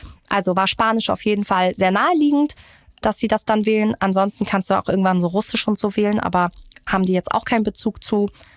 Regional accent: Iran; als Iranerin

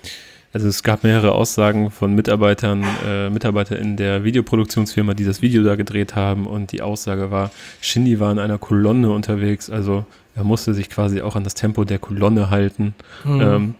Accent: Lower Saxony, Germany; Also, ich sage immer aus der Nähe von Oldenburg.

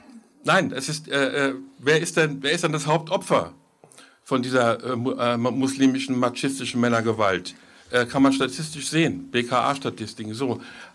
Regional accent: Frankfurt, Hesse, Germany; Und ich bin ja gebürtiger Frankfurter im fortgeschrittenen Alter.

